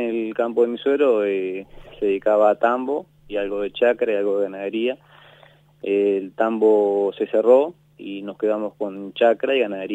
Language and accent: Spanish; Juan Lacaze, Colonia, Uruguay; now in San Pedro, Uruguay; Sí, yo soy oriundo de Juan Lacase. Hace un año y medio me vine a trabajar con mi suegro al campo en San Pedro.